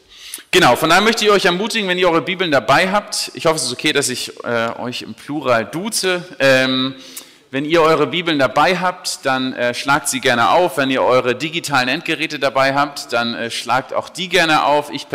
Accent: Berlin, Germany; now in London, United Kingdom; Als Berliner, der in London lebt, ist Mosbach jetzt nicht so die Erwartung vielleicht.

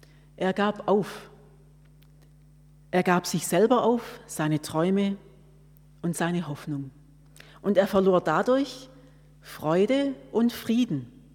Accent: Deufringen, Baden-Württemberg, Germany; born there; now in Aidlingen, Germany; Also gebürtig aus Däufringen, aber schon viele Jahre hier in Aidlingen in der Schwesternschaft.

